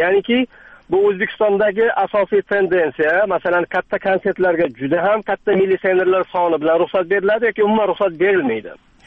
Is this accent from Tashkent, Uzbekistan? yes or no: no; Samarkand, Samarqand Region, Uzbekistan; Men Samarqandlikman, lekin Samarqand meniki emas.